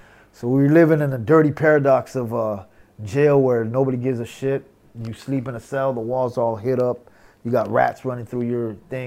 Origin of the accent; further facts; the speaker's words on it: California, United States; And, you know, we grew up in Southern California, so it don't matter who you are.